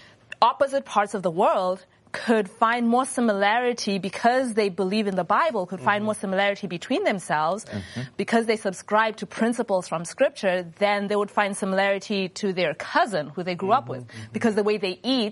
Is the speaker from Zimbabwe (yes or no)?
yes; Zimbabwe; I grew up in Zimbabwe